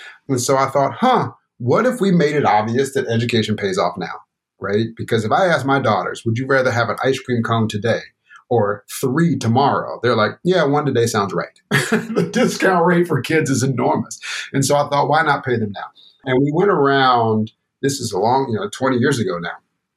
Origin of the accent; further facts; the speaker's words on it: the South, United States; every kid, I grew up in the South. Southern kids had incentive programs when we were in school